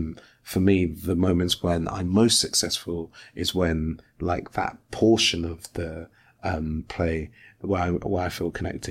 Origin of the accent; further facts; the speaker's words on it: London, United Kingdom; I grew up in London, but you got to stay in halls of residence with a bunch of like other like-minded, like aged